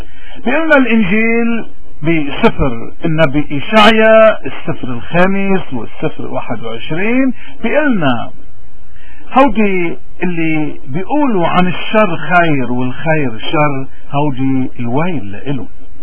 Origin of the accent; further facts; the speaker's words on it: Lebanon; وهودي عنا بلبنان منن مختلفين, ونحن كبشر لبنانيين منن مختلفين ابدا عن اي بشري باي محل